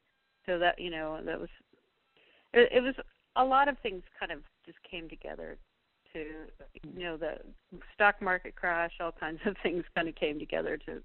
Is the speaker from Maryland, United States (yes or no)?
no; Minnesota, United States; Well, I grew up in Minnesota, and you're kind of trapped inside for a lot of the year because the weather's so terrible.